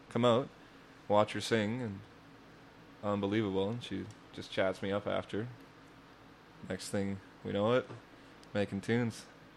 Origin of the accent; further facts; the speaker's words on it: Canada; I'm from Canada.